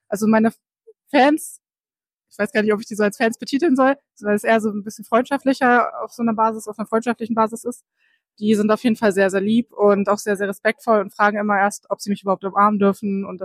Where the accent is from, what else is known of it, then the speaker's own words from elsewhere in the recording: Cologne, North Rhine-Westphalia, Germany; Ich komme aus NRW, also ich komme aus Köln